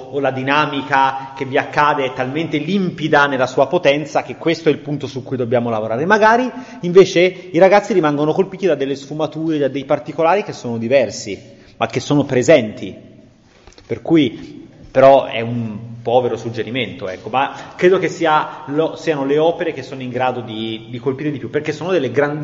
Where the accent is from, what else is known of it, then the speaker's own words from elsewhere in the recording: Florence, Tuscany, Italy; Poi sono fiorentino, quindi la bistecca ha un riverbero psicologicamente importante.